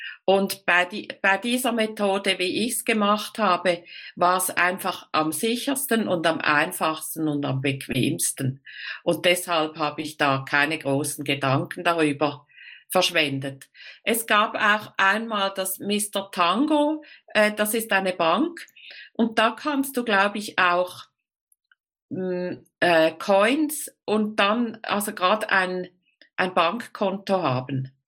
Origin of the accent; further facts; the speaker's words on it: Switzerland; dann gibt es bei uns in der Schweiz gibt es die Plattform Bitcoin Swiss